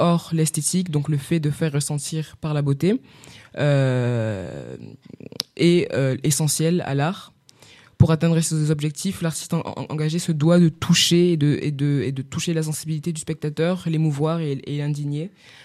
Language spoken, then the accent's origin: French; Morocco; je suis marocaine.